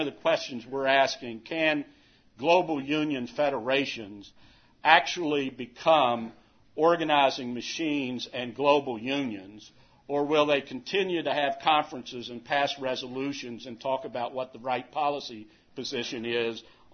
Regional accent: West Virginia, United States; You know, I grew up in West Virginia a number of years ago

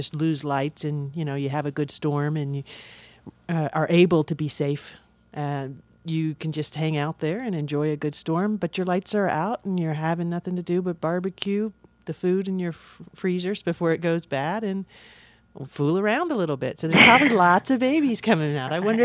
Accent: Florida, United States; I grew up in Florida. I grew up with hurricanes all around me all the time.

